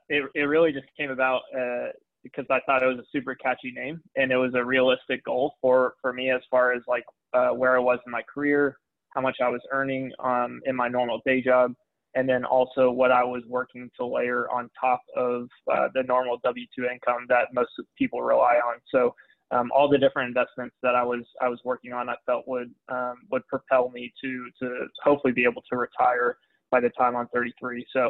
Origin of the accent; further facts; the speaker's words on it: Texas, United States; now in Orlando, United States; Yeah, originally from Texas, and kind of bounced around a little bit after college. So went to SUNY at Buffalo in upstate New York